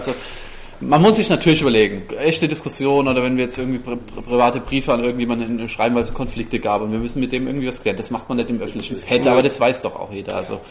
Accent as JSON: {"language": "German", "region": "Bavaria", "country": "Germany", "said": "Also, ich meine, als Franke ist man natürlich, also versteht man unter Höflichkeit halt was anderes als der Rest der Menschheit."}